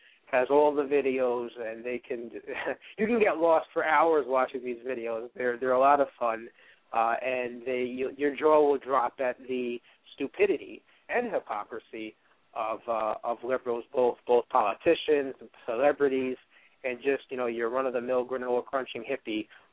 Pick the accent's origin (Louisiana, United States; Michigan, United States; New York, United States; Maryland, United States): New York, United States; Brooklyn; And I grew up in Brooklyn, New York. So we do things unorthodox.